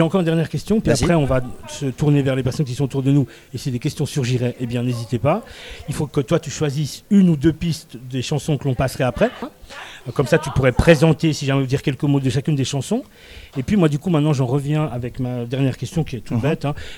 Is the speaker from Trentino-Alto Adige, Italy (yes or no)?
yes; Trentino-Alto Adige, Italy; en Italie du Nord, dont je suis originaire, en gros du Tyrol.